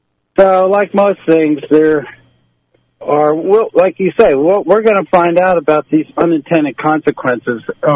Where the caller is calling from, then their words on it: Pleasant Gap, Pennsylvania, United States; Hey, I'm the guy from Pleasant Gap that lives next to the guy from Pleasant Gap.